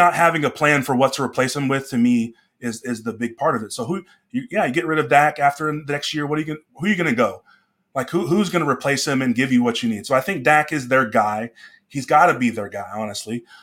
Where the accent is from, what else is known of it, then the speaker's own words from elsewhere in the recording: Dallas, Texas, United States; My woof is I grew up in Dallas.